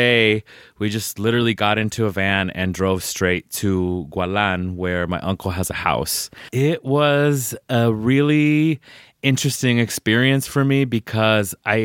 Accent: Southwest, United States; And like, I'm from the Southwest and most of my friends here are Mexican American.

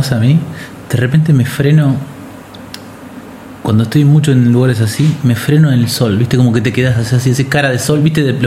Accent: Argentina; Porque yo, bajo todo punto de vista, siento que soy argentino.

